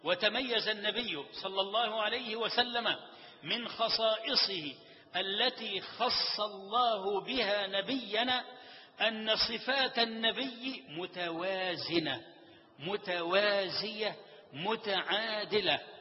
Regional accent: Egypt; بلدنا مصر

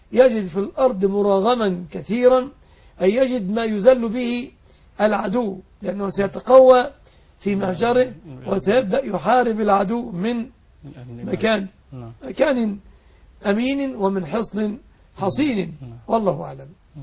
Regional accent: Egypt

